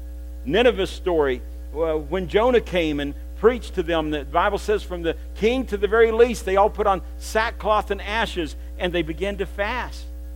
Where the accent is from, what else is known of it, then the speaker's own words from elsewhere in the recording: Virginia, United States; From the time I was just a young boy growing up in Southwest Virginia on a farm, Tazewell County